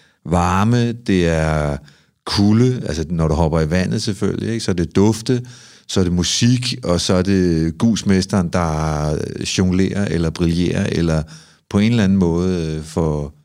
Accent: Amager, Capital Region of Denmark, Denmark; en fyr på 53, der bruger størrelse 49 sko. Jeg er en fyr fra Amager

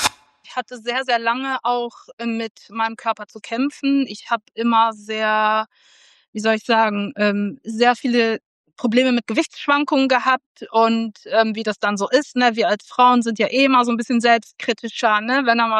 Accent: North Rhine-Westphalia, Germany; ich komme aus NRW.

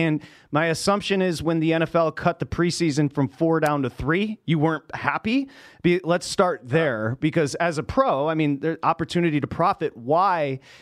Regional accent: Detroit, Michigan, United States; I grew up outside of Detroit, so we were betting at 12 years old.

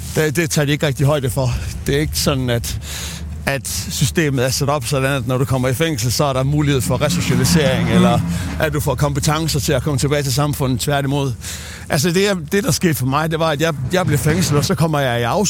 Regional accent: Aarhus, Central Denmark Region, Denmark; born or raised there

